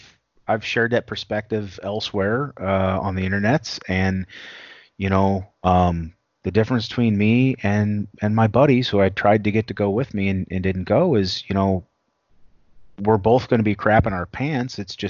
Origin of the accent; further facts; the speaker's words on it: Missouri, United States; it hit my home state and the town I was in Missouri